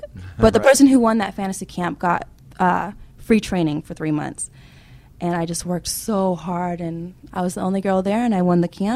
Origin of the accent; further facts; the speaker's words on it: Fairfield, California, United States; now in Boston, United States; I am originally from California, Fairfield, the Bay Area. But I call Boston home